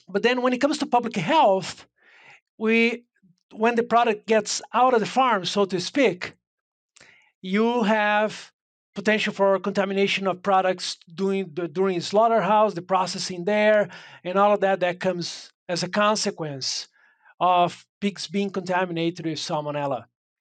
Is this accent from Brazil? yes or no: yes; Brazil; moved away as an adult; now in United States; Yeah, I'm from Brazil originally. Trained as a veterinarian in Brazil, and practiced swine veterinarian medicine there for a couple of years before coming to the United States for grad studying.